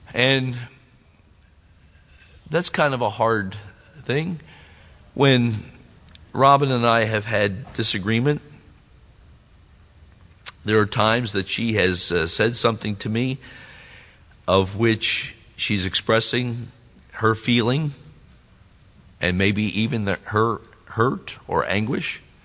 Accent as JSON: {"language": "English", "country": "United States", "tie": "born or raised there", "said": "I grew up in the Philadelphia in the United States. I grew up 15 minutes from it."}